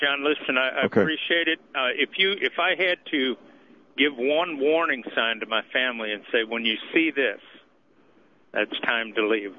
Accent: Detroit, Michigan, United States; I'm a city boy. I'm from Detroit

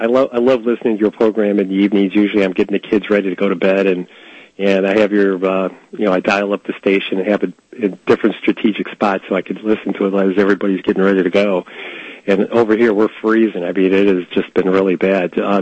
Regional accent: Chicago, Illinois, United States; And I wanted to get out of the city. I'm originally from Chicago, but I live out in an area where farms are within 2 minutes of our house.

